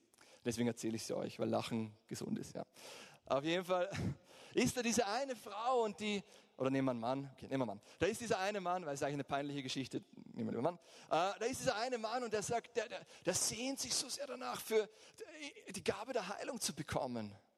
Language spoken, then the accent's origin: German; Austria; warum wir auch als Österreicher oder in Europa so in der Reserve sind